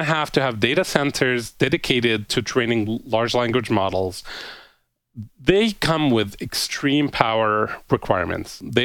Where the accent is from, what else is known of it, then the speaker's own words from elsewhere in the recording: Maryland, United States; which is a utility company here in my home state of Maryland